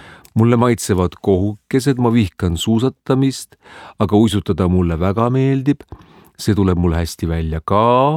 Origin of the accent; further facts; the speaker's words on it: Argentina; Estonian is a second language; now in Estonia; Argentiinas vähemalt minu kodukandis ei ole võimalik kuskile uisutama minna.